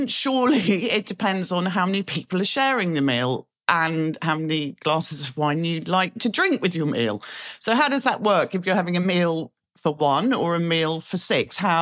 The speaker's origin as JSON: {"language": "English", "country": "United Kingdom", "said": "So as a Brit, I've been brought up with miles and pints and feet and inches, etc., as my units of measurement."}